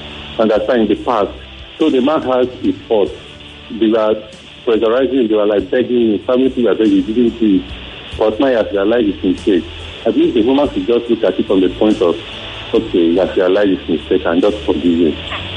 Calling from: Lekki, Lagos, Nigeria; I'm calling from Lekki.

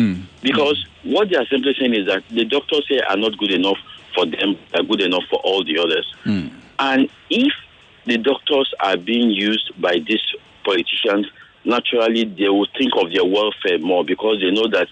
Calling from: Surulere, Lagos, Nigeria; I'm calling from Surulere.

